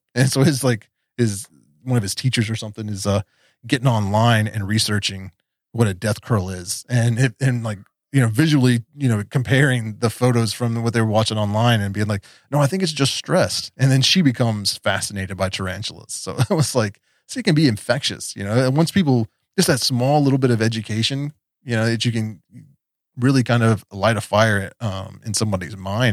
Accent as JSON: {"language": "English", "region": "West Virginia", "country": "United States", "tie": "born or raised there", "said": "I was a punk rock kid growing up in West Virginia"}